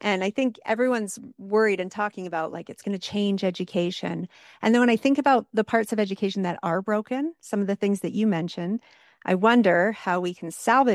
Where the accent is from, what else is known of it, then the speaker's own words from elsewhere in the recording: Canada; I'm from Canada